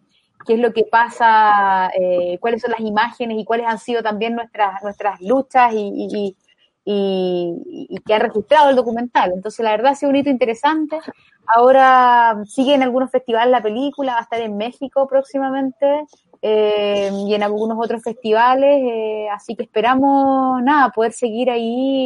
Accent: Temuco, Araucanía, Chile; Yo soy de Temuco

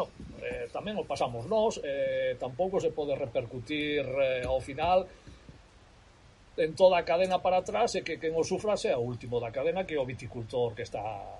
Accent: Villarrubia de los Ojos, Castilla-La Mancha, Spain; born there; eu de nacemento non son, pero de nacemento realmente sí, nacín en Villarrubia de los Ojos del Guadiana, Ciudad Real.

